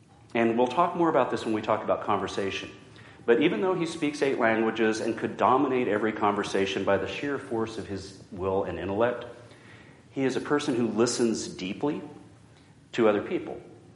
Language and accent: English; Oklahoma, United States; And I grew up in Oklahoma, and going to tea at Lambeth Palace was not something that we ever talked about.